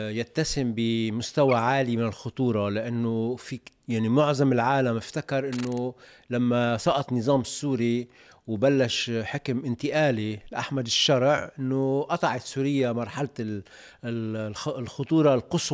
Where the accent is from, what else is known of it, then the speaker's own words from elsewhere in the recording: Lebanon; وحتى بالبشاعات اللي ارتكبناها ضد بعضنا كلبنانيين